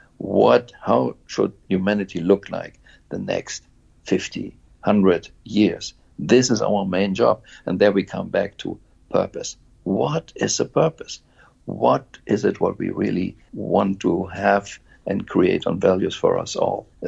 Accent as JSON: {"language": "English", "country": "Germany", "tie": "born or raised there", "second_language": "English", "lives_now": "Switzerland", "said": "And I'm growing up in Germany, and I see still it was a Kaiser country."}